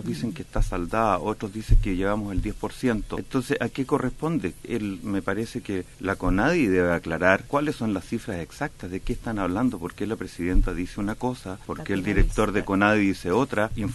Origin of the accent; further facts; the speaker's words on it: Chile; nosotros como chilenos quisiéramos saber qué debemos, cuánto debemos